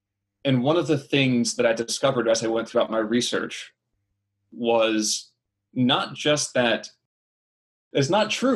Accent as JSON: {"language": "English", "region": "New Jersey", "country": "United States", "tie": "born or raised there", "said": "I am born and raised in New Jersey."}